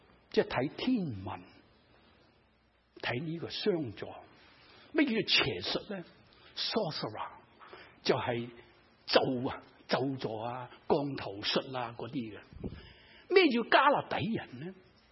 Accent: China; 我哋中国人话啊，呢、這个人好有学问啊，佢个肚入边有咩啊？好多墨水啊！

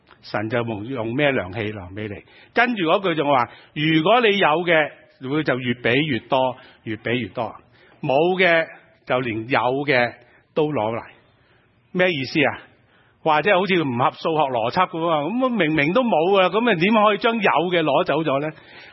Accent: Hong Kong; 我小的時候在香港呢那些士多這樣

